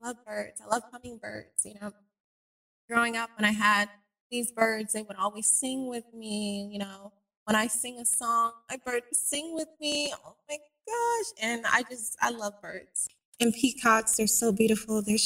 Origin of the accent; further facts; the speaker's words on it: Jamaica; because I am Jamaican